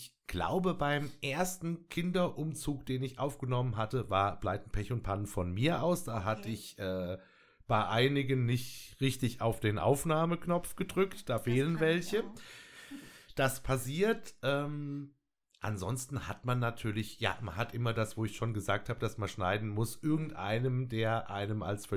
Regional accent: Fulda, Hesse, Germany; Ich bin tatsächlich gebürtige Fulda Jung, okay. Ja. Mit dem Dialekt hapert es ein bisschen, den kann ich nicht wirklich, immer nur so einzelne Auszüge oder mal Wörter.

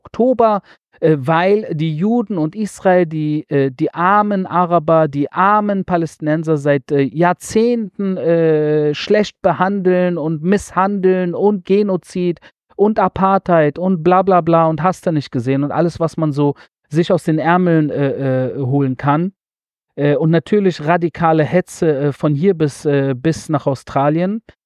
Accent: Göttingen, Lower Saxony, Germany; born there; weil Göttingen mein Geburtsort ist. Ich bin in Göttingen zur Welt gekommen

